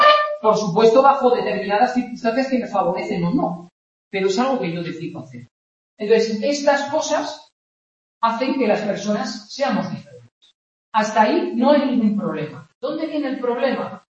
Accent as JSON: {"language": "Spanish", "country": "Spain", "tie": "born there", "said": "yo no he elegido ni siquiera vivir en España. Nací en España porque mis padres me trajeron al mundo en España."}